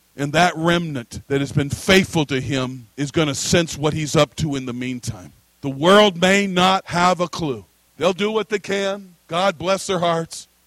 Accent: the West, United States; I'm from the American West. My family, cousins, in-laws, outlaws, were all hunters. And every fall into the winter of the year, they'd go hunt elk in the mountains of eastern Washington State, Idaho, Montana, and so on.

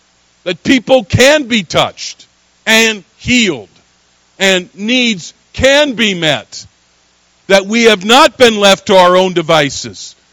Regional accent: Spokane, Washington, United States; I was from the Inland Empire, Pacific Northwest, Washington State, to be specific, the Spokane area, north, near the Idaho border.

